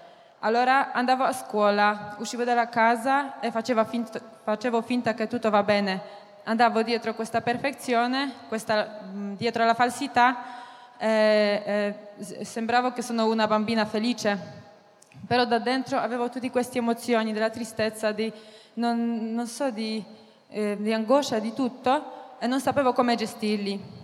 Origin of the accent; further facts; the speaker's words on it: Poland; Italian is a second language; ho 27 anni, vengo dalla Polonia.